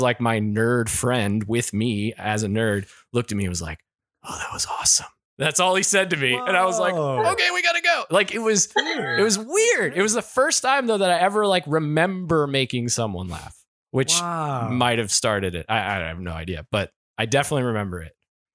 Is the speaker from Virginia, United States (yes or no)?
no; Kentucky, United States; Well, I'm from Kentucky.